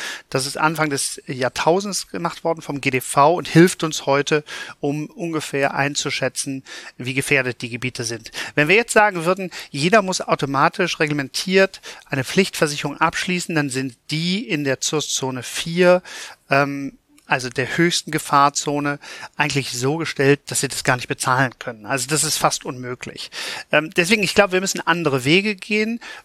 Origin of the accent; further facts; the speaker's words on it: Cologne, North Rhine-Westphalia, Germany; als Kölner kennt man natürlich Hochwasser.